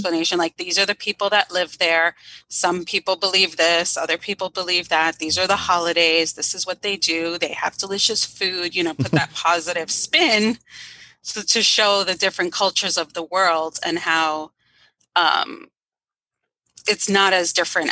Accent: New York City, New York, United States; you will all know that I grew up in New York City.

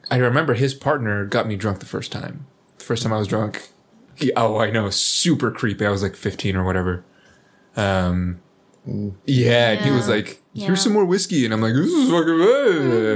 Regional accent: Colombia; growing up in Colombia, the country.

